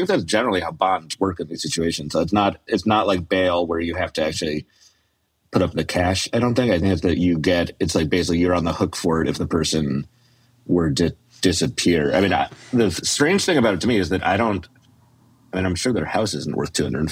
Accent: Boston, Massachusetts, United States; now in New York, United States; I'm from Boston. Oh. Big Sox fan, Patriots fan.

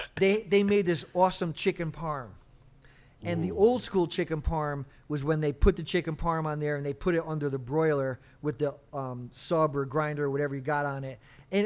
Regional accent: West Haven, Connecticut, United States; So I grew up in West Haven. I moved to Fairfield for 1 year and then I got married, moved to Milford.

